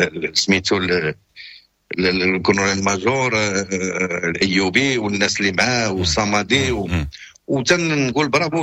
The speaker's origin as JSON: {"language": "Arabic", "country": "Morocco", "said": "انا مغربي انا تندفع على خوتي المغاربه"}